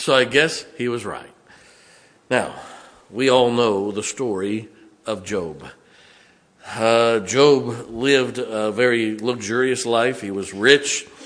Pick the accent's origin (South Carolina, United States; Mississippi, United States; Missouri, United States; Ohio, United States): Ohio, United States; Canton; I grew up in Northeast Ohio. I grew up in Canton, Ohio. Where I grew up, we got what they call lake effect.